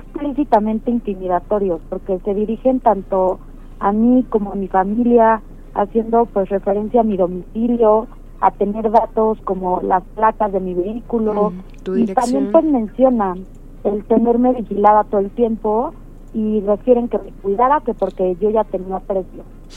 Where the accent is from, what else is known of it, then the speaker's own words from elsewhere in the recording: Mexico; mi voz como mujer, como ciudadana mexicana y como legisladora